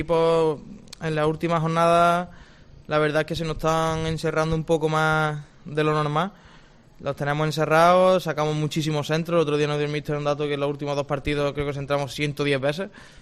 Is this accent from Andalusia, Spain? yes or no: yes; Córdoba, Andalusia, Spain; como cordobés, jugar en el Córdoba es un sueño y sí que es verdad que jugar en el equipo de tu tierra